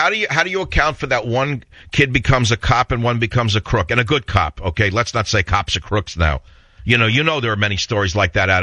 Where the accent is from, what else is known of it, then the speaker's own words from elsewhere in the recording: New York, United States; accent: New York; I never consciously thought I should hide my New York accent. So it turns out now I'm one of the last people on earth who speaks with a New York accent. No one in New York sounds like me.